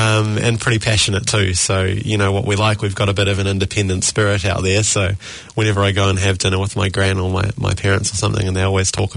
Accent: Auckland, New Zealand; born or raised there

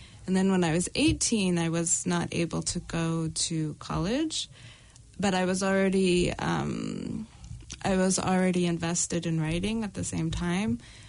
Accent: Massachusetts, United States; I grew up in Massachusetts

